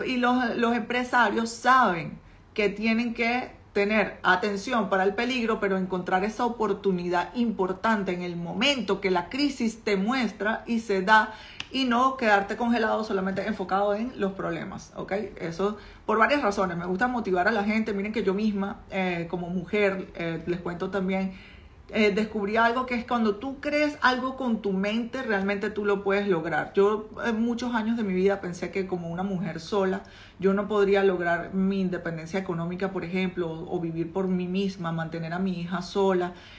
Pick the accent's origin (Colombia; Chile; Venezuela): Venezuela; moved away; después que yo me mudé aquí hace 10 años, como venezolana, ustedes todos deben saber que hemos vivido una crisis y unos altibajos y unas locuras que han pasado en mi país los últimos años, las últimas décadas, mejor dicho.